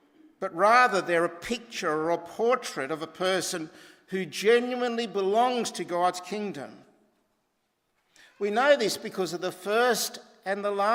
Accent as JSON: {"language": "English", "country": "Australia", "said": "because I was from Australia"}